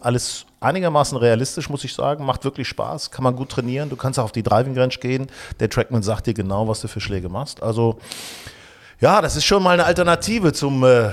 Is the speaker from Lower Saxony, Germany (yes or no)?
yes; Hanover, Lower Saxony, Germany; Ich war jetzt in Hannover, meiner alten Heimat